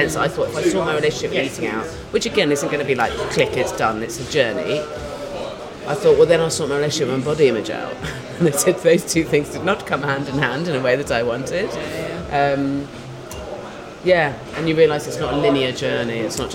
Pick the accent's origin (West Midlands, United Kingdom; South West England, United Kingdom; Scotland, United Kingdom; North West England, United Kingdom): South West England, United Kingdom; I grew up in the West Country